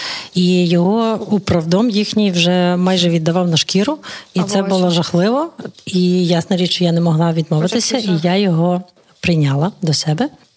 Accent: Lviv, Lviv Oblast, Ukraine; Місті – це моє рідне місто Львів, і я повернулася, оскільки досить складно все було організовувати дистанційно.

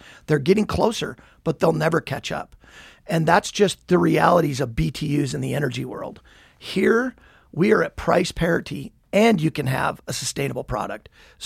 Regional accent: Billings, Montana, United States; I grew up, Justin, on a dryland wheat farm. I grew up in Billings, but our family had a farm south of Flaxville, in between Flaxville and Poplar, not far from Plentywood, so up in kind of the northeastern corner of the state.

